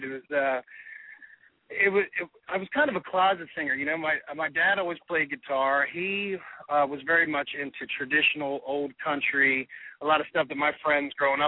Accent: Ocean City, Maryland, United States; I'm from Ocean City, Maryland.

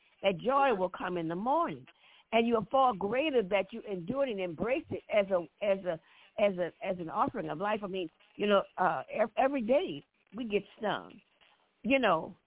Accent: the South, United States; I just have to say, hey, I'm from the South.

